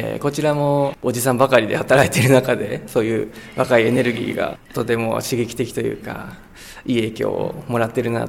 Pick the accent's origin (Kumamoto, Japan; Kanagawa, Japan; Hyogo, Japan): Kanagawa, Japan; Fujisawa; 自分の生まれ育った藤沢でやれたら